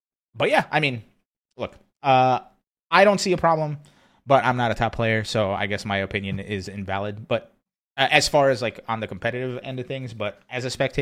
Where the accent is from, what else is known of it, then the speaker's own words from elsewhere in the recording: Brazil; I grew up in Brazil, right? So I was watching Senna do his thing at the time, Ayrton Senna.